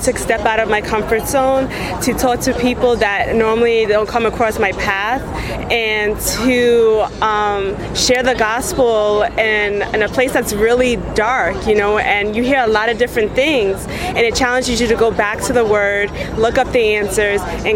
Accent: Queens, New York, United States; from Queens, New York.

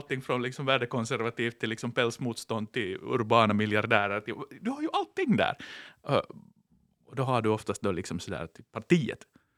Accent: Finland; för min egen del, så tycker jag liksom att det är någonting ändå att liksom som finlandssvensk att finna glädje i här

